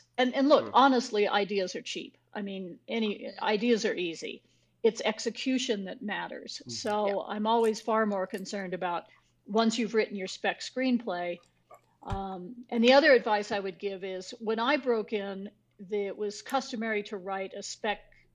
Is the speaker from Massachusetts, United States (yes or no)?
no; New Mexico, United States; I started out riding Western because I lived in New Mexico. I grew up in New Mexico.